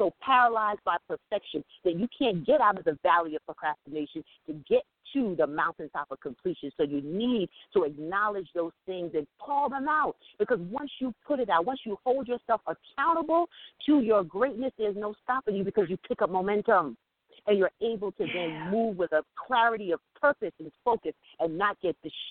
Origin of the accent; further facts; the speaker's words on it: Jamaica; I'm West Indian. I'm from Jamaica.